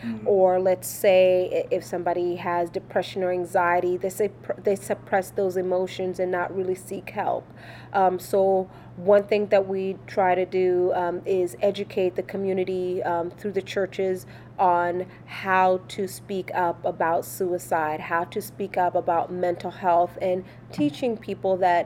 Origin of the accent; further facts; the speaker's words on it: Tanzania; when I'm with Tanzanians, they're like, "You speak Swahili very well. We see that you're struggling in certain words, but you speak very well." But when I speak English, they don't even know that I'm Tanzanian.